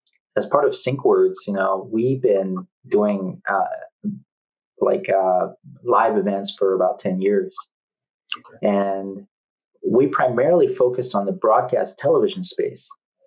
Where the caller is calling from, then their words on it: Washington, District of Columbia, United States; Well, currently I'm in the Washington, D.C. area.